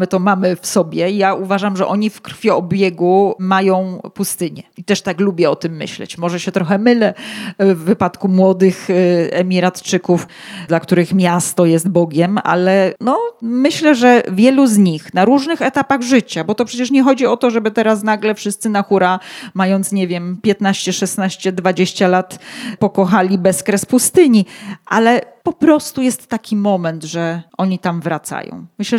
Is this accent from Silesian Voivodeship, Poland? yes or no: yes; Katowice, Silesian Voivodeship, Poland; I nawet jak ja jestem z Katowic, ze Śląska, no to nie jest jakieś, oczywiście ten Śląsk ma bardzo różne oblicze